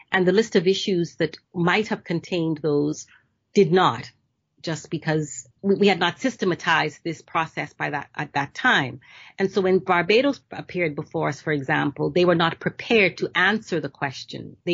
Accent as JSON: {"language": "English", "country": "Bahamas", "said": "I'm from the Bahamas, which is designated to be an international financial centre."}